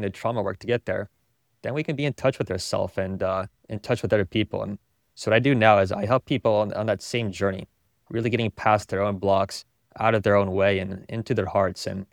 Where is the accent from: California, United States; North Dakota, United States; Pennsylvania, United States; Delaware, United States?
California, United States; growing up in Silicon Valley, and started my first tech company.